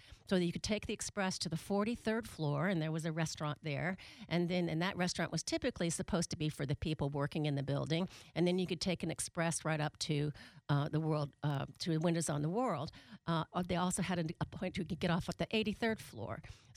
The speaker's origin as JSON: {"language": "English", "town": "Atlanta", "region": "Georgia", "country": "United States", "said": "Many of y'all know, I'm a girl from Atlanta. I went to University of Georgia."}